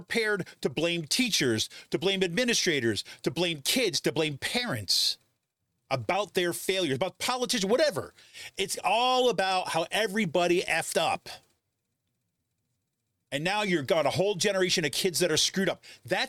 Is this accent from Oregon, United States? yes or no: no; Utica, New York, United States; center city, inner city Utica schools where I grew up in Utica, right?